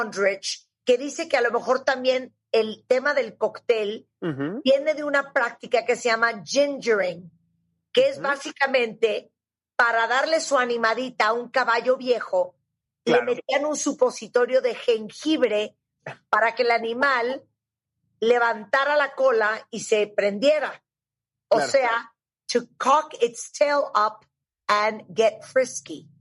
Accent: Nicaragua; born there; Nicaragua, uh-huh, donde yo me enamoré y donde yo nací?

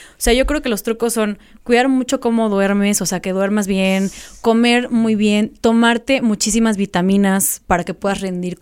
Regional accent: Tabasco, Mexico; O sea, yo soy de Tabasco.

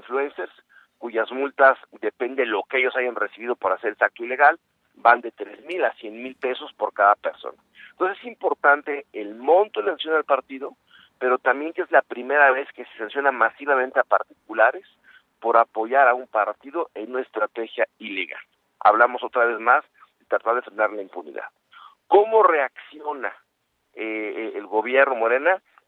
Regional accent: Mexico; Somos más los mexicanos buenos que queremos que el país avance

